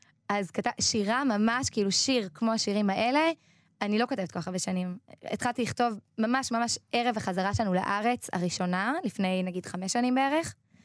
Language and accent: Hebrew; Mitzpe Hoshaya, Northern District, Israel; ממצפה הושעיה